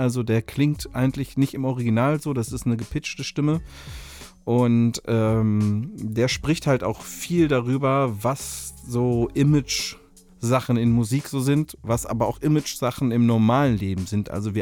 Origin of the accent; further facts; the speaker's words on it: North Rhine-Westphalia, Germany; Also wir kommen hier aus dem Ruhrpott